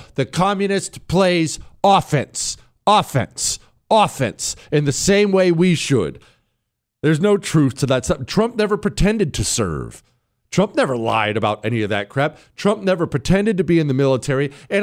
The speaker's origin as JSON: {"language": "English", "region": "Connecticut", "country": "United States", "said": "I'm from Connecticut."}